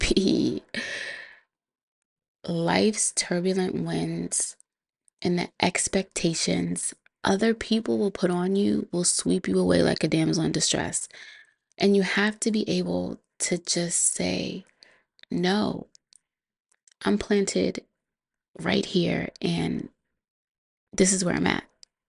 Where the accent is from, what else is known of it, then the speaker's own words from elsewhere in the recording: Boston, Massachusetts, United States; She's an artist from my hometown in Boston